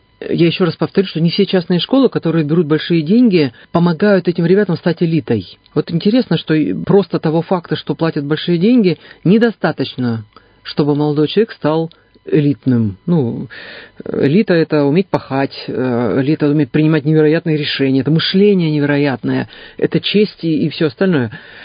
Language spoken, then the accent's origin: Russian; Krasnoyarsk, Krasnoyarsk Krai, Russia; Ну, я из Красноярска